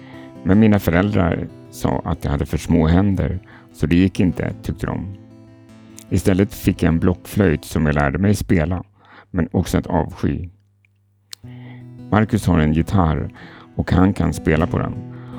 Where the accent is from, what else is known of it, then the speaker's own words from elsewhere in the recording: Lidingö, Stockholm County, Sweden; Det är som jag.